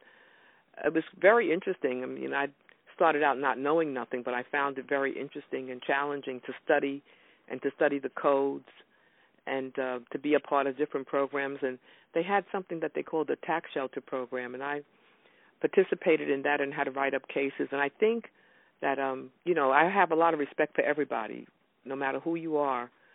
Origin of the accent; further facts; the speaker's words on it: South Carolina, United States; And I was born in South Carolina, and I was the youngest of my mother's 9 children, so she carried me around.